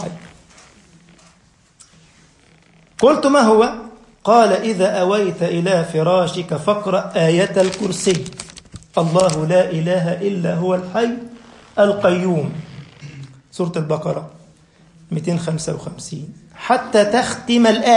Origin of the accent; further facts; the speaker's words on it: Egypt; حتى احنا عندنا في مصر يقول لك كده باللغة الدارجة التالتة تابتة